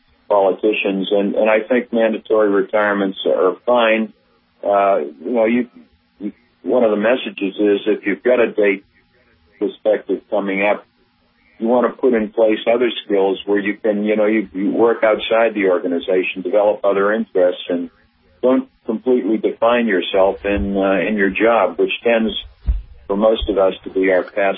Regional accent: Hawaii, United States; And the guy from my home state of Hawaii, Dan Akaka, a wonderful guy

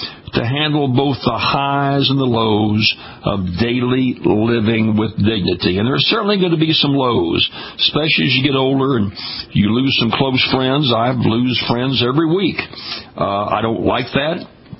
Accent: Scotland, United Kingdom; It's an old Scottish tune, by the way. I know that because I'm Scottish.

